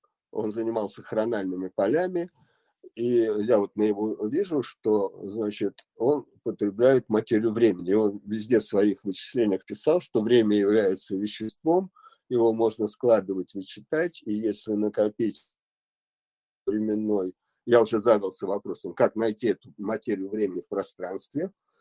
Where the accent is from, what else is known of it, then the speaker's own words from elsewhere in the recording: Leningrad, Saint Petersburg, Russia; я родом с Ленинграда